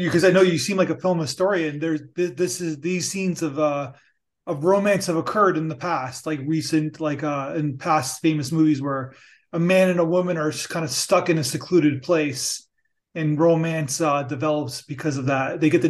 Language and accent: English; Toronto, Ontario, Canada; I live in, I'm from the Toronto area